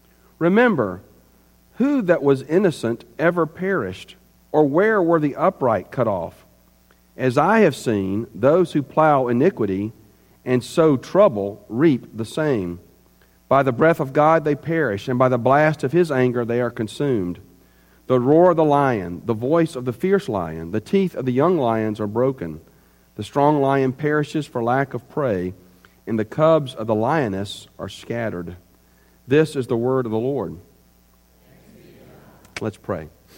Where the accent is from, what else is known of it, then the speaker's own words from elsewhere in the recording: Birmingham, Alabama, United States; I wrote every congressman in the state of Alabama. I grew up in Birmingham.